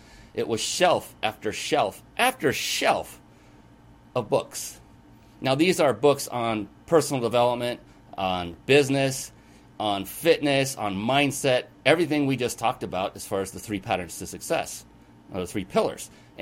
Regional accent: West Coast, United States; now in Los Angeles, United States; I'm from the West Coast. We're doing this live from near Los Angeles in California.

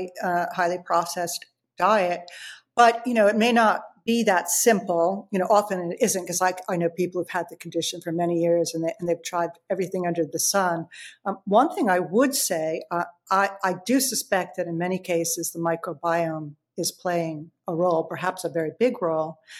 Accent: Ireland; I grew up in Ireland

